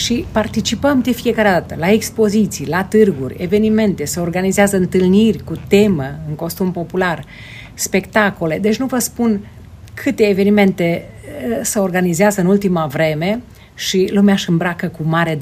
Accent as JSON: {"language": "Romanian", "region": "Transylvania", "country": "Romania", "accent": "Transylvanian", "said": "Mergeam la București și vorbeam în graiul meu ardelenesc și mă întrebeau ce ai zis."}